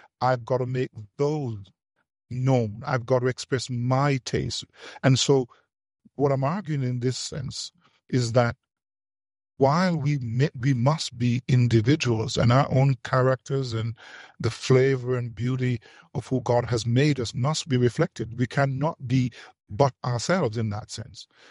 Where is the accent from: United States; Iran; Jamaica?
Jamaica; now in North America; I think that the same struggle that I saw growing up in Jamaica are the same struggles that we have here.